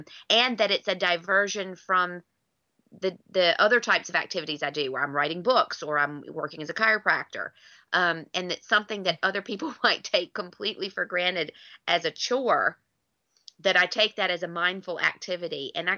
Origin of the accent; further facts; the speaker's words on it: United States; moved away; growing up in America, it was very common. I don't know if it still is. I haven't lived there in a long time